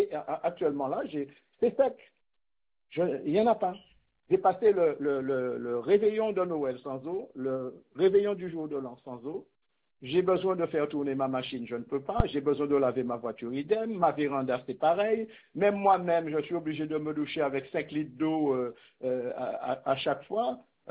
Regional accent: Guadeloupe; Et pourtant, je suis né en Guadeloupe, je suis Guadeloupéen, hein, je suis né ici et j'en ai marre.

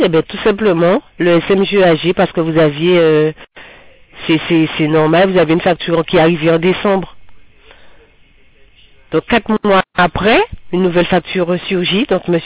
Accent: Guadeloupe; Mais moi aussi, je suis guadeloupéen, non? Et je suis une très bonne guadeloupéenne, monsieur.

